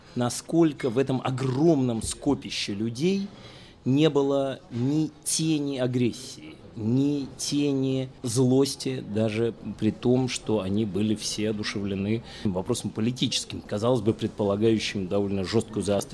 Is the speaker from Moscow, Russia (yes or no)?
yes; Moscow, Russia; Я родился и вырос в Москве